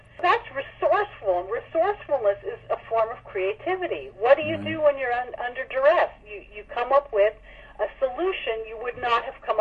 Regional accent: New York, United States; there's Fort Tryon Park, which is near where I grew up in New York

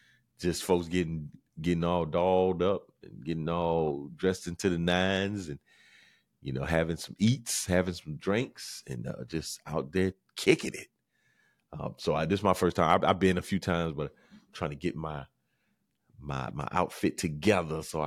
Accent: Camden, South Carolina, United States; the Carolina Cup, which is from my hometown in Camden.

